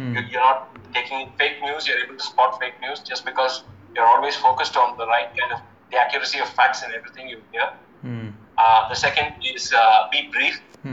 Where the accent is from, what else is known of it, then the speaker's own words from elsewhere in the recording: Chennai, Tamil Nadu, India; now in Thiruvananthapuram, India; I knew him when I was growing up in Chennai, right? And for the last decade, I knew him here in Trivandrum.